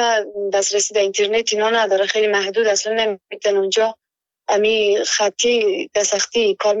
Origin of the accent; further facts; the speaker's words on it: Afghanistan; now in Kabul, Afghanistan; از ولایت کنی هستم، ولایت ما اینترنت در منطقه که ما زندگی میکنیم کار نمیتن. در مو خاطر من در کابل هستم